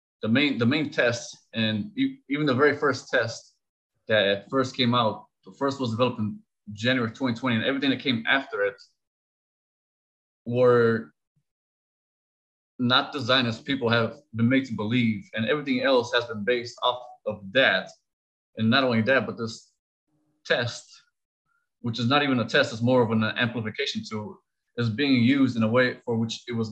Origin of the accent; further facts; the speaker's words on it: Romania; am 35 years old. I've been in the military for 12 years. I am originally from Romania.